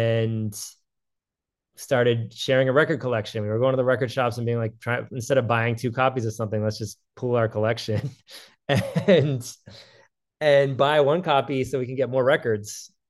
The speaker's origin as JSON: {"language": "English", "town": "Cambridge", "region": "Massachusetts", "country": "United States", "said": "Myself and Charlie, my longtime partner, are both from the Boston area. I'm from Cambridge, he's from Brookline, opposite sides of the Charles River."}